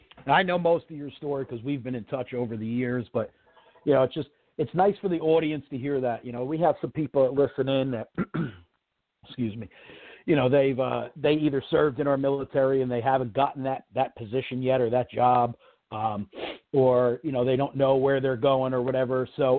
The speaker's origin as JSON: {"language": "English", "region": "New Jersey", "country": "United States", "said": "people say we don't sound right because we're from Jersey."}